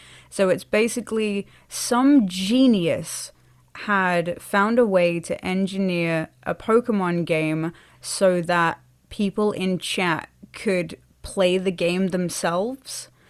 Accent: Norwich, East of England, United Kingdom; I am a musician from the Norfolk and Norwich area.

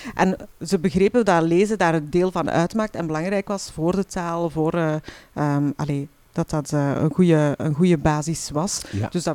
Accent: Temse, East Flanders, Belgium; ik ben zelf van Temse, dus ik ben ook van het Waasland.

